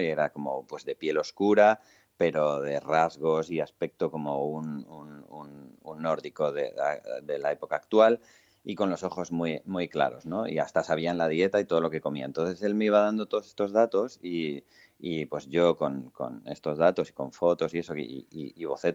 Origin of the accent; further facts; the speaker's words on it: Cantabria, Spain; Pues cuando aquello, yo estaba en mi pueblo, en Cantabria